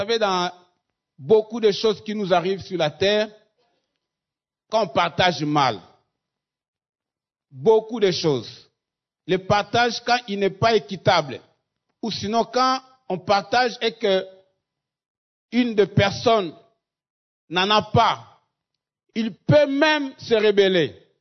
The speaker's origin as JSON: {"language": "French", "country": "DR Congo", "said": "Nous sommes Congolais, nous sommes tous égaux."}